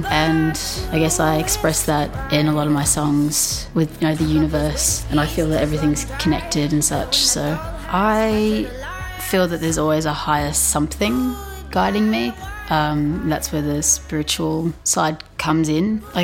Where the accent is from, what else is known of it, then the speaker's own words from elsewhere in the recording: Daylesford, Victoria, Australia; I'm from Daylesford and I'm this week's Triple J Unearthed Feature Artist.